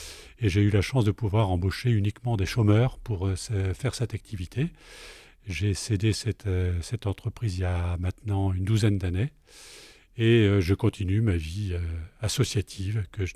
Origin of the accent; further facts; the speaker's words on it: Hauts-de-France, France; rejoindre ma région d'origine, qui était le nord de la France